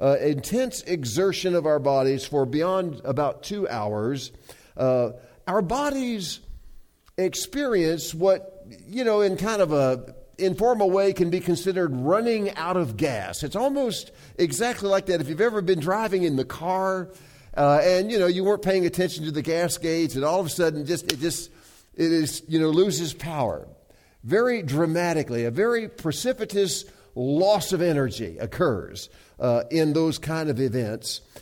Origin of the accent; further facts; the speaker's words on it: the South, United States; accent: Southern; you can tell from my accent that I'm from the South. And so I assumed that that meant going back to the Bible Belt.